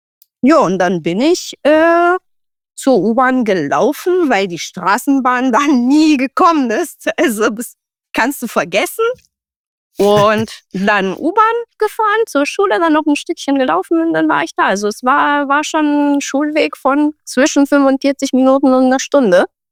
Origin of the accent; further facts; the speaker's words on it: Romania; ich komme aus Rumänien